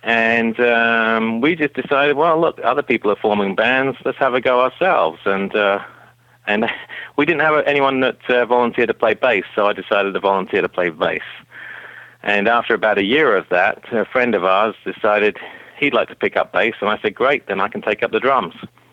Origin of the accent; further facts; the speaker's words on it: Portsmouth, South East England, United Kingdom; now in Detroit, United States; coming from my hometown of Portsmouth, England, to Detroit